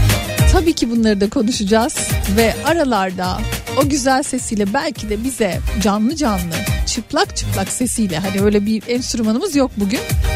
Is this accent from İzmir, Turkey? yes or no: yes; İzmir, Turkey; bir İzmirli olarak -25 derecede terlediğimi bilirim Tunceli'nin dağlarında.